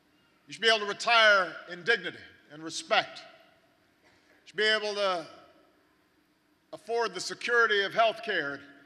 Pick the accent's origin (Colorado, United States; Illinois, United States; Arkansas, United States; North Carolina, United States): Illinois, United States; Chicago; Decades later, I arrived in one of those cities, my hometown of Chicago. Southside.